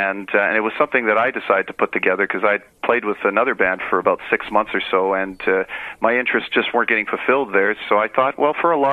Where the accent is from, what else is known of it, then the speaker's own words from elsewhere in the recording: Winnipeg, Manitoba, Canada; I grew up here in Winnipeg as a Canadian of Ukrainian heritage. And, you know, and growing up in that type of family and having rural roots